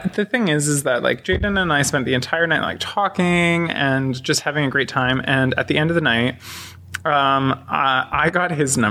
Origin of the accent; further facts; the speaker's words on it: Canada; moved away; I am from Canada, and I decided to leave Canada after a really terrible forest fire that hit my town, and it burned through 70% of my town.